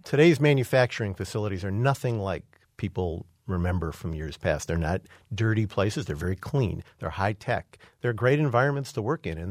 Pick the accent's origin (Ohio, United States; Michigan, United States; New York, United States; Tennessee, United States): Michigan, United States; Detroit; I grew up in the Detroit area.